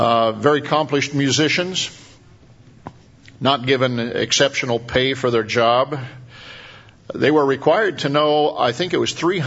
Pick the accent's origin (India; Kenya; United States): United States; Pacific Northwest; I grew up in the Northwest